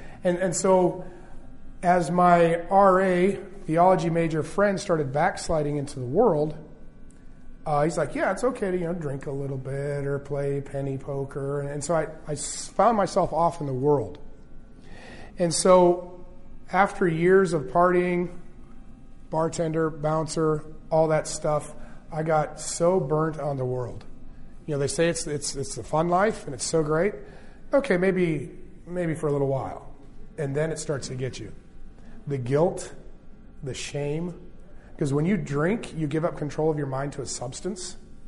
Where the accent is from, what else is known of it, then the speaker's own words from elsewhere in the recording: Loma Linda, California, United States; born there; Maybe I should back up and give you a little bit more background to this. I was born in Loma Linda.